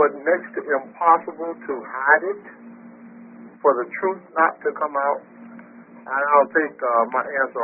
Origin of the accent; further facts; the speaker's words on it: Miami, Florida, United States; I'm from Miami, Florida.